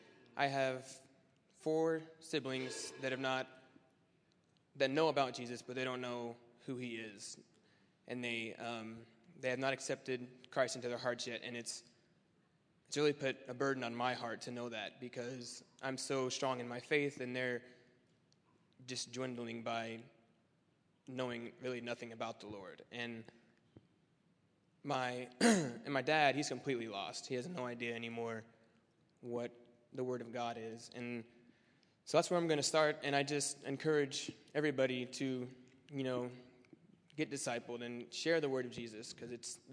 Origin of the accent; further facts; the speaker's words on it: Kansas, United States; I'm from Mount Ridge, Kansas.